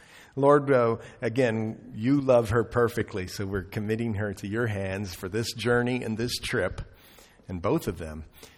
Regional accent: Ohio, United States; I'm from Ohio. I went to school in Lima, Ohio.

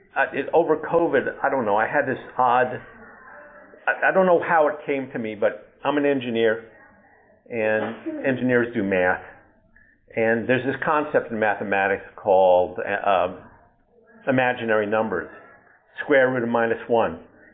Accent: Norwood, Massachusetts, United States; I'm from Norwood, Massachusetts.

